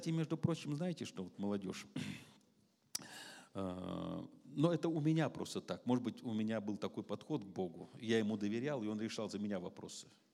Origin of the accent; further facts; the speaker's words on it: Saint Petersburg, Russia; Но я коренной житель, я имел право на льготы.